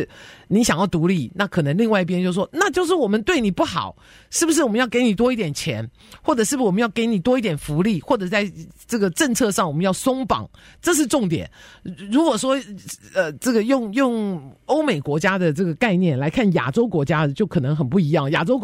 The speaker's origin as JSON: {"language": "Chinese", "country": "Taiwan", "said": "这个我是从台湾来的"}